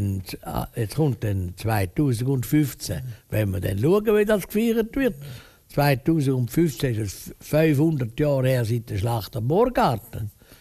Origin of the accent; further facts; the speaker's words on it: Zurich, Switzerland; Ich bin ein Zürcher